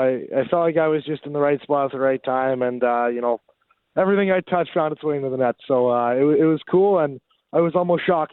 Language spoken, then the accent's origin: English; Canada; I feel like just as a Canadian, watching the World Juniors on Boxing Day